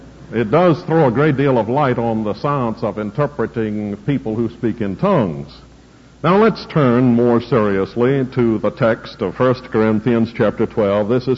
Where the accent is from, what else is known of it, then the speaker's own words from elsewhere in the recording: Dallas, Texas, United States; And I said, "Well, I come from Dallas, Texas."